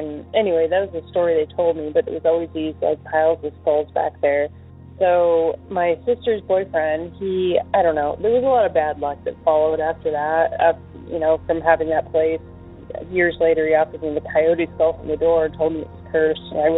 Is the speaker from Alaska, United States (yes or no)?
yes; Alaska, United States; Hi, Derek. … I'm from Alaska